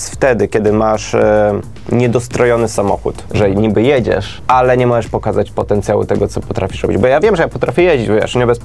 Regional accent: West Pomeranian Voivodeship, Poland; ja pochodzę z okolic Szczecina, Stargardu

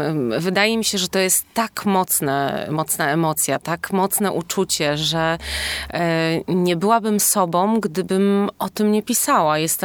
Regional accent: Szczecin, West Pomeranian Voivodeship, Poland; Szczecin to jest moje miejsce, w którym się urodziłam, w którym mieszkam i które szczerze wielbię.

